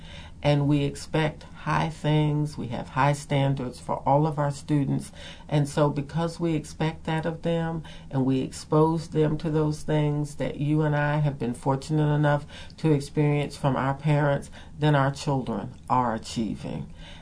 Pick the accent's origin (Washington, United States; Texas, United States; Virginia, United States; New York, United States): Virginia, United States; Hampton; I am a product of the Commonwealth of Virginia Public Schools. I'm from the Tidewater area. I graduated from the Hampton City Public Schools.